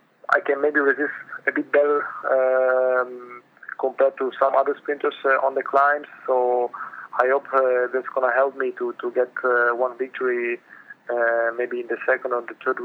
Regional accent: Milan, Lombardy, Italy; I was born in Milan, so it's my home city

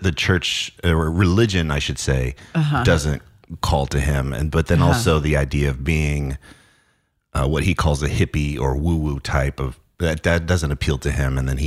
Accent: the South, United States; I didn't grow up with religion. I grew up in the South with a lot of religion around.

